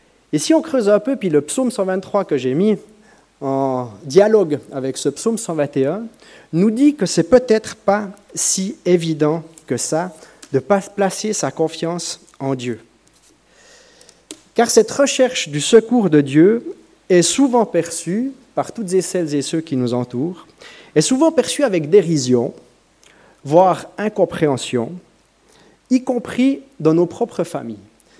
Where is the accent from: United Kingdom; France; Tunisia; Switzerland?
Switzerland; ça nous parle particulièrement en tant que Suisse